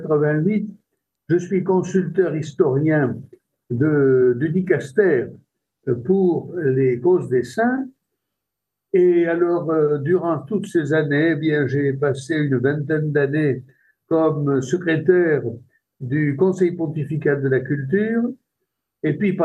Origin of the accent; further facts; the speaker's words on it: France; now in Rome, Italy; nous sommes peu de Français résidant de façon permanente à Rome